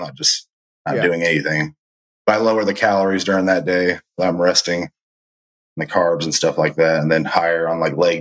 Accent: Florida, United States; No, I'm actually from Central Florida.

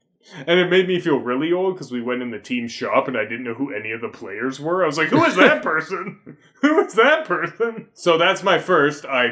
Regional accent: Ottawa, Ontario, Canada; Like, we grew up in Ottawa.

